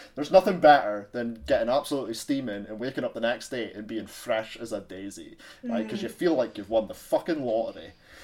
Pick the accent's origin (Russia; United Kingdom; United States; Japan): United Kingdom; Scotland; And we all know as Scottish people that Iron Brew is one surefire way to cure everyone's hangovers, right?